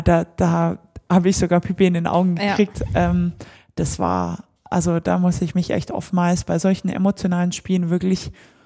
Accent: Belgium; aber ja eigentlich gebürtige Belgierin bin, wo Handball fast nicht existiert.

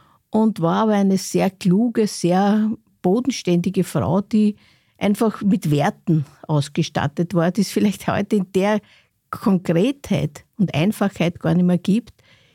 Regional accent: Lower Austria, Austria; Wenn Sie als Kind im Waldviertel aufwachsen, dann ist das etwas, Sie haben absolute Freiheit.

